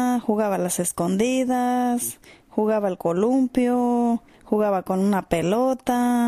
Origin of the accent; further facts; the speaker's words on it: Mexico; born there; Nací en México.